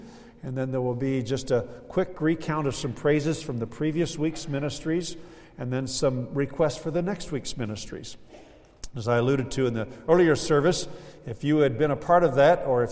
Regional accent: Iowa, United States; I grew up in Iowa, and so that relationship of acquaintance was more familiar in the Midwest days that I had as a child.

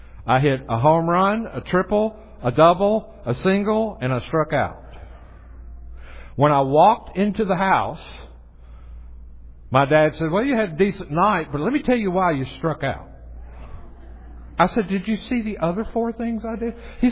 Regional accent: the South, United States; But this world ain't ending. Sorry to use that. I'm from the South.

